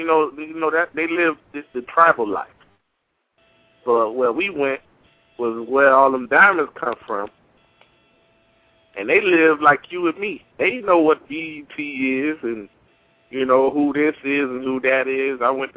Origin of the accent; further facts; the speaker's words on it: United States; born there; I was born in America.